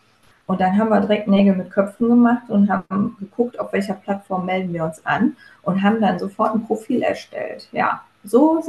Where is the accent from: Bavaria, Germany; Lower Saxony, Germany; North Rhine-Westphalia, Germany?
North Rhine-Westphalia, Germany; Gummersbach; wir kommen aus dem schönen Gummersbach im Bergischen Land und ich lebe hier mit meinem Mann und unseren drei Söhnen